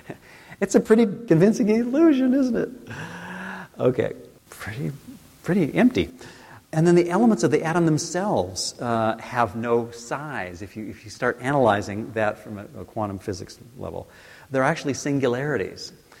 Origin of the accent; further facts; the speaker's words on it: Livermore, California, United States; I grew up in Livermore, so I usually joke with people that I grew up in a nuclear family, literally and figuratively.